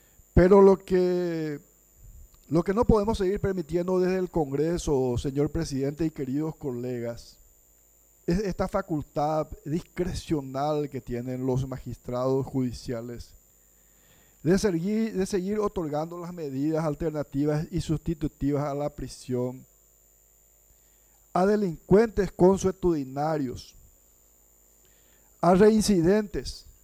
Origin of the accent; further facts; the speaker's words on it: Paraguay; a mí lo que me preocupa es, como paraguayo, como legislador, es la seguridad de mis compatriotas.